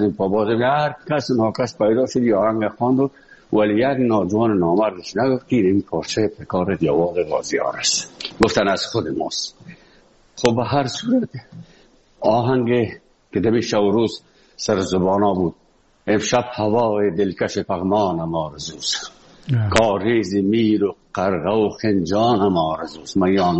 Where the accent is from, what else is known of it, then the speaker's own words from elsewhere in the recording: Afghanistan; moved away; وقتی که من از افغانستان بر آمدم